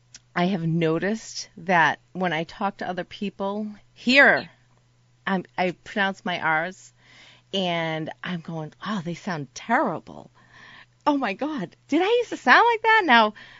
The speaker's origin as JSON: {"language": "English", "town": "Boston", "region": "Massachusetts", "country": "United States", "accent": "Boston", "said": "So from now on in the whole show, I'm going to talk in my Boston accent."}